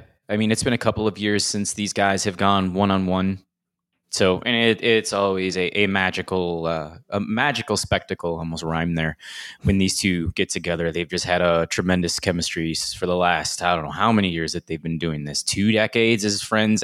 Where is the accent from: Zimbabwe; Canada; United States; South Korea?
Canada; Toronto, Ontario; Maybe one since it was here in my hometown in 2014.